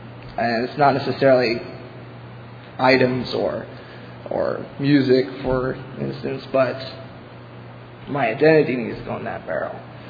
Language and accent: English; Ohio, United States; I'm from Ohio.